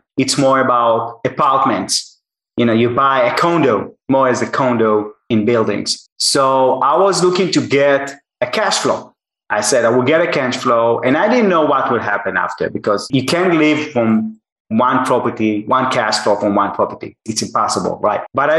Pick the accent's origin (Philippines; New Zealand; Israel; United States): Israel; I'm from Israel and I worked in American tech company.